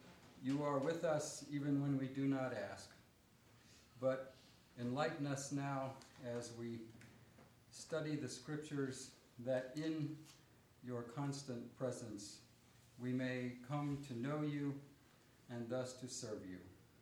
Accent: Valparaiso, Indiana, United States; I'm from Valparaiso, Indiana

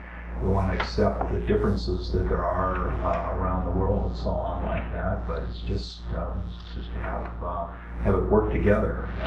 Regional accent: Seattle, Washington, United States; I'm from Seattle

